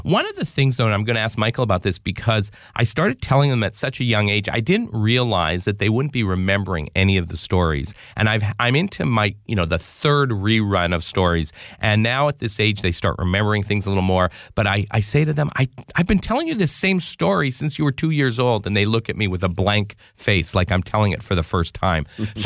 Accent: Winnipeg, Manitoba, Canada; When I grew up in Winnipeg, Canada, all I did was go Christmas caroling. I went to public school, and I think I was the only Jew there

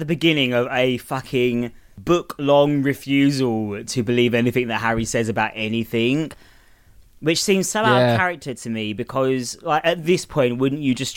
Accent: Newham, London, United Kingdom; born there; I was born in fucking Newham General, mate, in fucking heart of East London.

